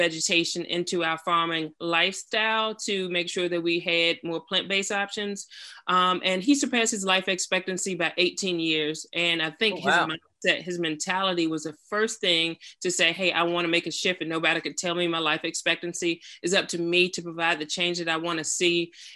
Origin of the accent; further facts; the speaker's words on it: Virginia, United States; I grew up in Virginia. I grew up on a farm, and I tried to separate myself from that lifestyle because it was hard work